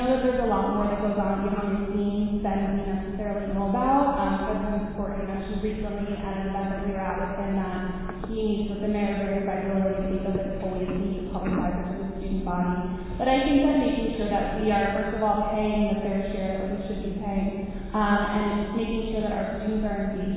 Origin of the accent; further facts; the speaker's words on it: Princeton, New Jersey, United States; First of all, this is the third college town that I've lived in. I'm from Princeton, New Jersey. I went to school in Nashville.